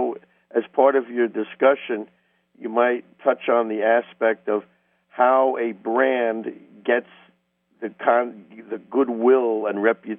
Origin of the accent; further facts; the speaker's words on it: New Rochelle, New York, United States; Pretty good, and I'm from New Rochelle.